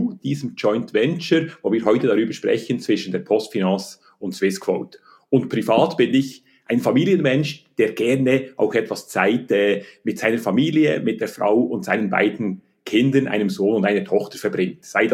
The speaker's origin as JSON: {"language": "German", "region": "Bern", "country": "Switzerland", "tie": "born or raised there", "said": "Ich bin in Bern aufgewachsen"}